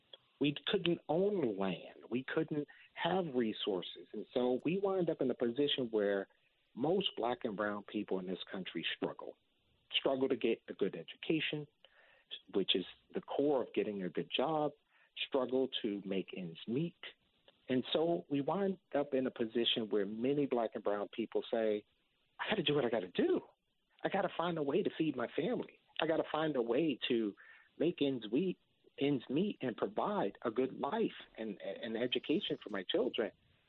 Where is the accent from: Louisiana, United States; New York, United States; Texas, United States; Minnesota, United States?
New York, United States; Harlem; what I watched in the community I grew up in Harlem was a lot of violence